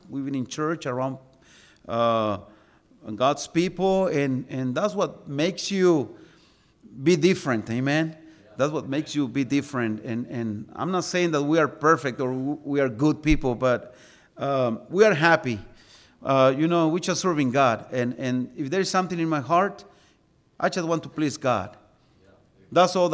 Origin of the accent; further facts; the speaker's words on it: Mexico; English is a second language; Because remember, I come from Mexico, and we preach in Mexico for an hour and a half